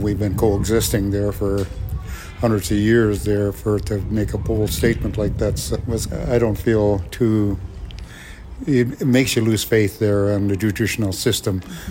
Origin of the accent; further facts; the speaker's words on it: British Columbia, Canada; and I'm from Wet'suwet'en, and I do a lot of work on our territory.